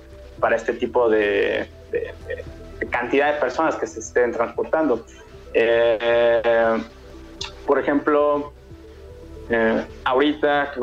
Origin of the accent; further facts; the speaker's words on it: Mexico; ciudades que nosotros tenemos muy en nuestra imagen colectiva como mexicanos